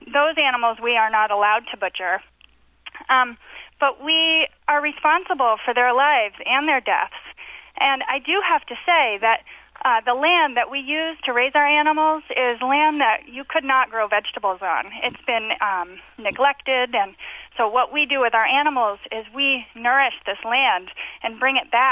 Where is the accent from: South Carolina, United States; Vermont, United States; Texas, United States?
Vermont, United States; I'm also from Vermont, and I have a small farm.